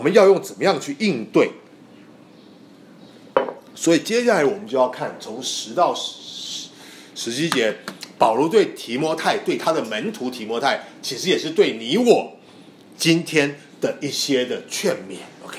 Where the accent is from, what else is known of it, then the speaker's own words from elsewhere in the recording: China; 你说听到我们中国土生土长的一个异端